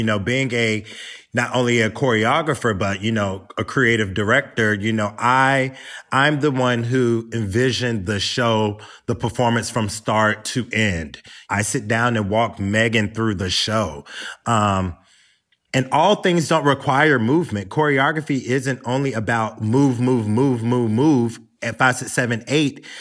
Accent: Atlanta, Georgia, United States; also born or lived in North Carolina; I grew up in Atlanta, born in North Carolina, grew up in Atlanta.

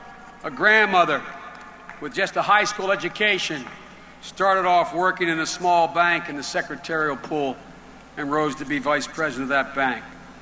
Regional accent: Scranton, Pennsylvania, United States; also born or lived in Wilmington, United States; I'm here for everyone I grew up in Scranton, Pennsylvania, who's been forgotten, and everybody in Claymont, Delaware, and Wilmington, where I lived.

